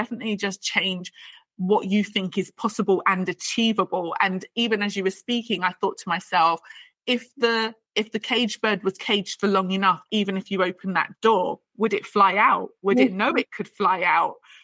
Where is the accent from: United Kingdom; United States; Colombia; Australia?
United Kingdom; And when you talk about being Black British, and it's, I cover some of it in my book about when I was first aware that I was Black.